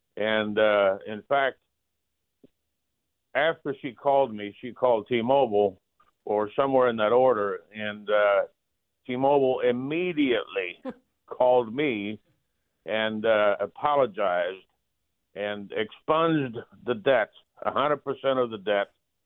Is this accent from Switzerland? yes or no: yes; Switzerland; I am from Switzerland.